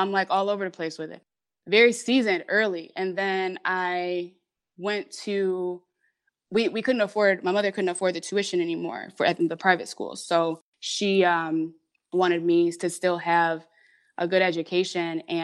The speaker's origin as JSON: {"language": "English", "town": "Hamtramck", "region": "Michigan", "country": "United States", "tie": "born or raised there", "also_born_or_lived": "Detroit", "said": "When I was born in Detroit, but right away, we were living in Hamtramck, which is actually a small town inside of Detroit. Like it's surrounded by at all angles by Detroit. It's the oddest thing. It's only about 2 miles wide. But it's right inside of Detroit."}